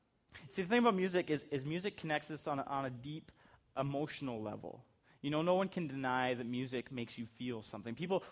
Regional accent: Canada; I am capable Canadian.

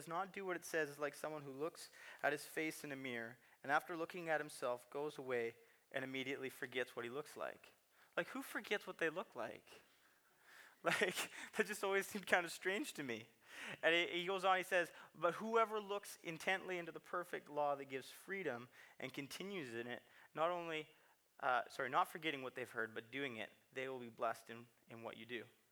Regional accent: Canada; I'm not going to shout like he did. Maybe if I get fired up, I will later, but I'm Canadian, so I'm just going to take it slow.

